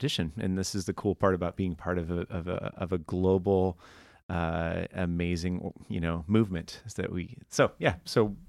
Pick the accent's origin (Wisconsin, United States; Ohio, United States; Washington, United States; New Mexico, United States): Washington, United States; Port Orchard; I spent my first 18 years of life there.